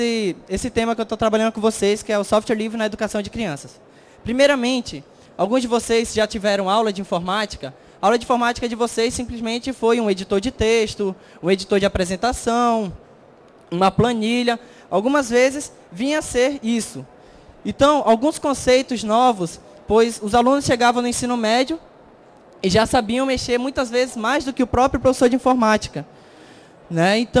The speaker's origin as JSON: {"language": "Portuguese", "town": "Manaus", "region": "Amazonas", "country": "Brazil", "said": "Eu sou de Manaus, primeiramente."}